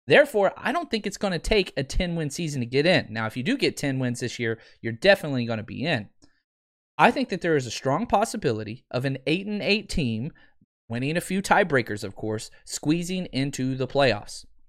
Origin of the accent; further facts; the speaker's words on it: Texas, United States; I'm from Texas. We talk slow.